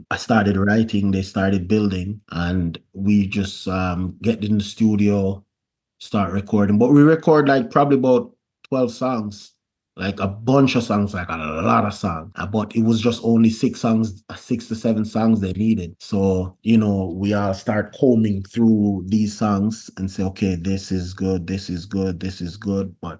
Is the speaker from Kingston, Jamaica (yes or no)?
yes; Kingston, Jamaica; also born or lived in St. Andrew; now in Edmonton, Canada; I'm Jamaican born, but living now in Edmonton, Alberta. I was born and raised in Kingston 20, then moved to Upper St. Andrew, then east northern side of St. Andrew in my teenage years, then back to Kingston 20